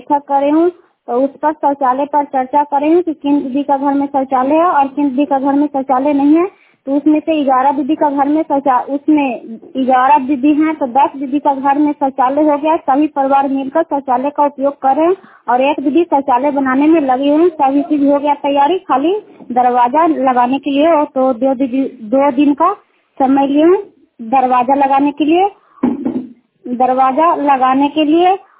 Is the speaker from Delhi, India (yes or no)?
no; Kukahriya, Bihar, India; कुकहरिया के रहने वाले हैं, रुखाई पंचायत के चंडी प्रखंड नालंदा जिला।